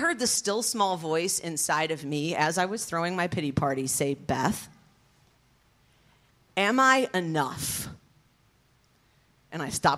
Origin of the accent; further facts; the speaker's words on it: Detroit, Michigan, United States; also born or lived in Caracas, Venezuela / Los Angeles; I grew up in the Detroit area